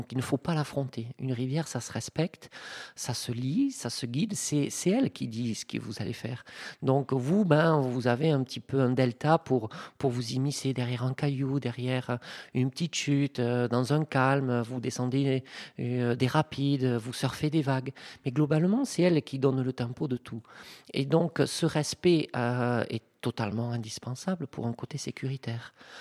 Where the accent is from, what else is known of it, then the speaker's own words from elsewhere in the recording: Gerde, Occitanie, France; also born or lived in Tarbes; je suis native de Tarbes, mais enfin, j'ai passé une semaine à Tarbes. Non, j'ai vécu toute ma vie, enfin toute mon enfance jusqu'à les études supérieures, dans un petit village qui s'appelle Gerde, à côté de Bagnères-du-Bigorre, au pied du pic du Midi et en pleine Occitanie.